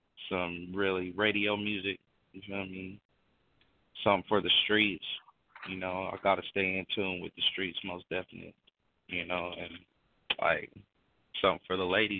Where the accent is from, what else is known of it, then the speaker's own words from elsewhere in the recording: Utah, United States; I got a lot of white friends because, like I say, I grew up in Utah, man.